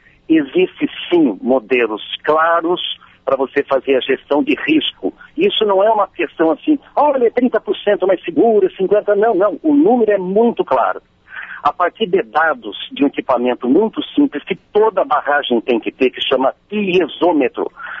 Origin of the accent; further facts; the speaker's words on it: São Paulo, Brazil; eu agora analisando esse detalhe como paulista